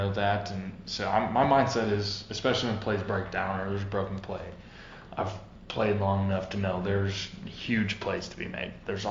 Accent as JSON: {"language": "English", "region": "North Dakota", "country": "United States", "tie": "born or raised there", "said": "I was a Vikings fan growing up in North Dakota"}